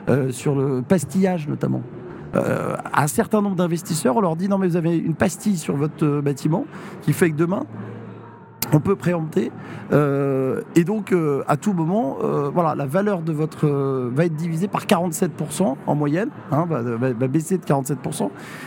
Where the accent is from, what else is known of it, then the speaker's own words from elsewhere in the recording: Normandy, France; now in Paris, France; Moi, je suis élu parisien, je suis originaire de Normandie. Quand je suis arrivé à Paris, tout était possible.